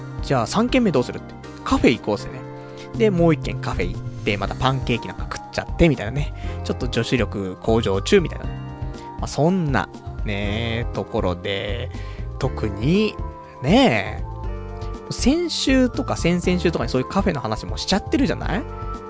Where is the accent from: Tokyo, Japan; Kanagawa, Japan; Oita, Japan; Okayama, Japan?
Tokyo, Japan; Koenji; あら、ね、俺の出身地かしらっていうね